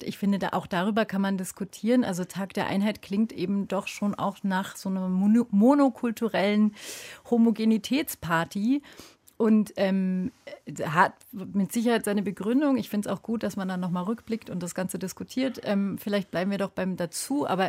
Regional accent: Germany; born there; So, ich bin nie migriert, ich bin in Deutschland geboren

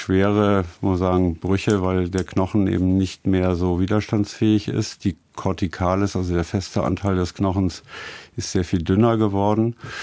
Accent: Münster, North Rhine-Westphalia, Germany; ich komme ja aus der Fahrradstadt Münster, wo wir sehr viele Fahrradunfälle sehen

